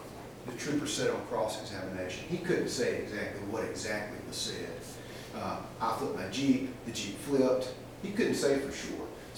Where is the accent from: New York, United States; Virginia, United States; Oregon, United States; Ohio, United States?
Virginia, United States; Lynchburg; I'm from Lynchburg